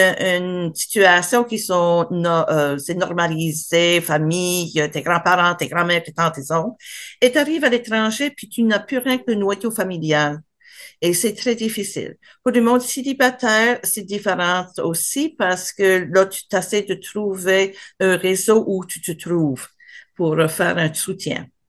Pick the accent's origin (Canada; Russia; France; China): Canada; accent: Acadian; Mais j'ai jamais, jamais caché mon accent acadien.